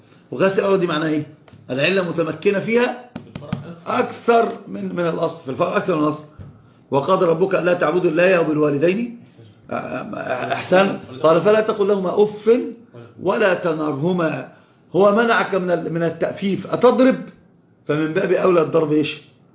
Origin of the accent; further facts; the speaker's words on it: Egypt; طب شوف انت عندنا في مصر المزين يعني حلها لانه يزين الرجل